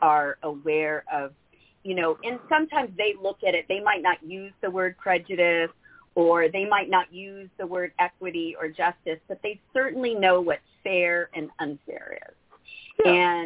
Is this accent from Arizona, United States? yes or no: yes; Arizona, United States; and I'm from Arizona.